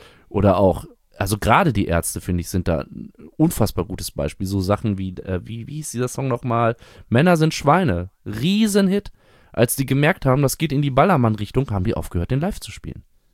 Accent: Bünde, North Rhine-Westphalia, Germany; ich komme aus Bünde, das ist so ein paar Kilometer von Bielefeld entfernt

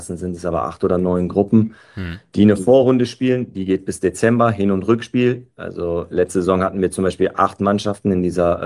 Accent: Quelle, North Rhine-Westphalia, Germany; wir waren bei einem Testspiel in meinem Heimatort in Quelle

